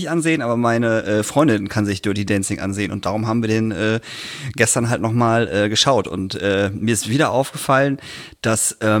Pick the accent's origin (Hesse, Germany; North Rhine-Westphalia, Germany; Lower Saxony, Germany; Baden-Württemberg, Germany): Lower Saxony, Germany; Emden; also ich rede jetzt nur von da, wo ich herkomme, Turbo-Jugend Emden